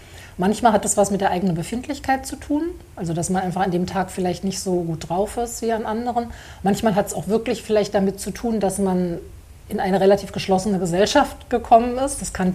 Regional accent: Berlin, Germany; mit der man dann so als Berlinerin begrüßt wird

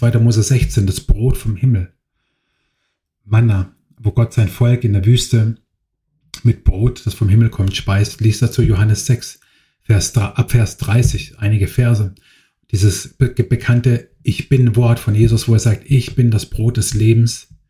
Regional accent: Baden-Württemberg, Germany; Ich meine, ich bin aus Baden-Württemberg.

